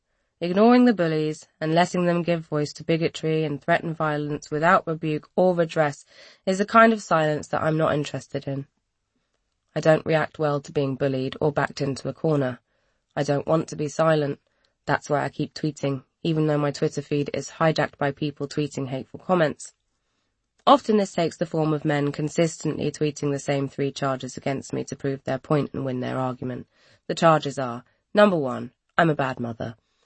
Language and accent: English; London, United Kingdom; And, as a Londoner, I experience them every single day. I've had the privilege of growing up around people from all over the world.